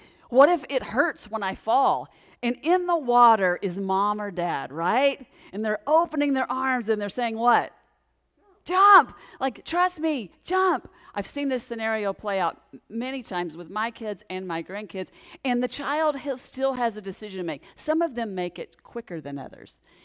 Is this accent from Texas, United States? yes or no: yes; Texas, United States; It's just a little bit warm for the Northwest. And I grew up in Texas, but I'm telling you, this is hot.